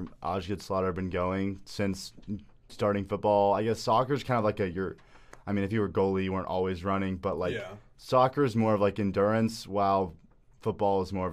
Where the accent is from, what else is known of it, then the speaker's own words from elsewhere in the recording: Dallas, Texas, United States; Because I was a Mavs fan growing up because I'm from Dallas, and I'd go to games